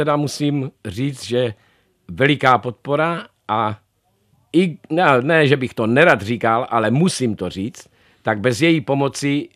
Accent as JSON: {"language": "Czech", "region": "Moravia", "country": "Czechia", "moved": "yes", "lives_now": "Australia", "said": "my už v podstatě jsme tam víc doma než tady, protože žijeme v Austrálii 43 let. Já do Česka jezdím strašně rád, Prahu miluju, i když jsem pocházel z Moravy, ale prostě tam už je náš domov"}